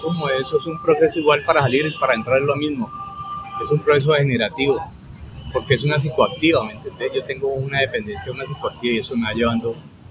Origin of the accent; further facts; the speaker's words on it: Cali, Valle del Cauca, Colombia; De aquí de Cali.